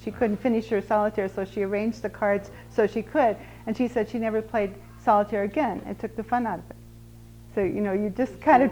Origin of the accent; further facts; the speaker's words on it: Missouri, United States; I'm from Missouri, we say sundae.